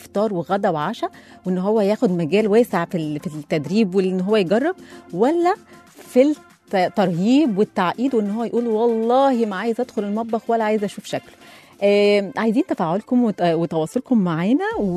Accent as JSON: {"language": "Arabic", "country": "Egypt", "said": "احنا كمصريين ذواقين بالبلد كده، ناس عندها ناس أكيلة، فأكيد أكلها لا يعلى عليه."}